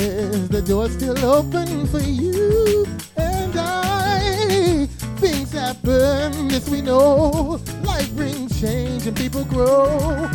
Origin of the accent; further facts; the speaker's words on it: New York, United States; now in Los Angeles, United States; I'm originally from New York, but I love LA. I'm here. That's right. Fort Greene, New York. LES, Lower East Side, Houston Avenue.